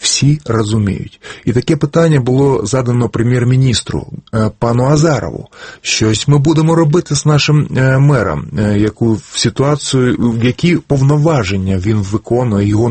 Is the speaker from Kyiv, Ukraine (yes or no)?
yes; Kyiv, Ukraine; Я киянин, я не хочу, щоб така людина мене презентувала.